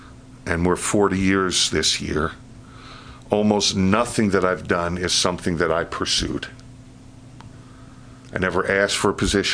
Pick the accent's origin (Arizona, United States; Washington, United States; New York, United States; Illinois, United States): New York, United States; Queens; now in New Jersey, United States; I grew up in Queens, Nassau. My wife grew up in Suffolk County, if you know Long Island. We were New York, Long Island people.